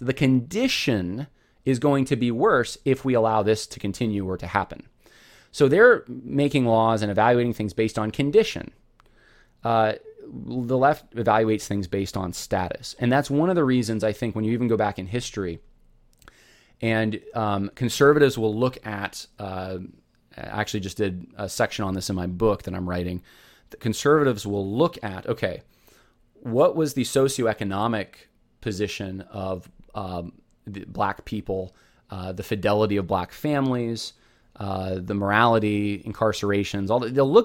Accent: California, United States; born there; I can say that. I was born in California.

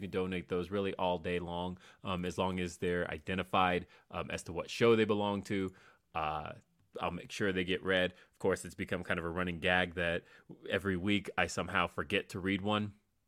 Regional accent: Chicago, Illinois, United States; I will say I love my hometown wrestling crowd. Chicago is truly something else.

